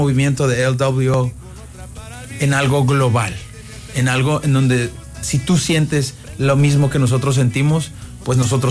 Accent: Mexico; yo soy mexicano, nacido y crecido en México.

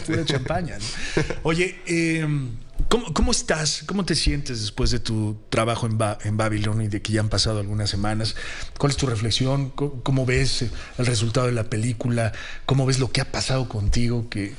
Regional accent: Mexico; Y eso, como mexicano, y después de haber platicado con él, pues me llenaba de satisfacción.

